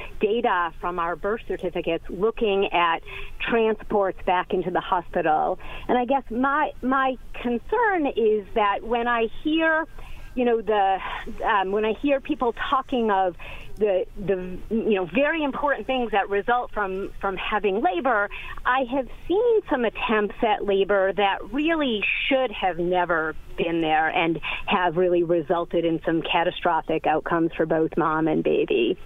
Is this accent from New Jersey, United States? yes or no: no; Portland, Oregon, United States; I'm from Portland, Oregon